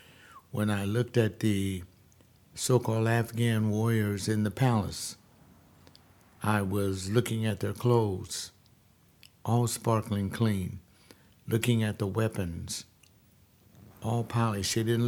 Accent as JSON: {"language": "English", "country": "United States", "said": "but yeah, I'm American. I like to shop for my food."}